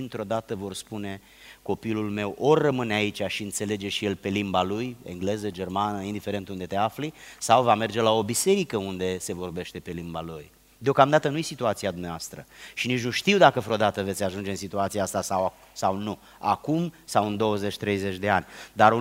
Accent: Giurgiu, Giurgiu County, Romania; Noi, numai noi românii suntem diferiți, că eu vin din Giurgiu și e diferit

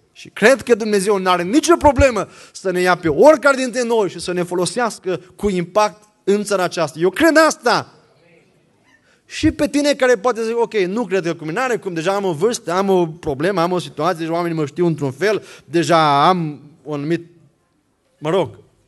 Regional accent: Romania; moved away; Eu știu de unde am venit. Eu am venit din România, de la sat. Și eu am crescut la coada vacii. Am crescut la țară.

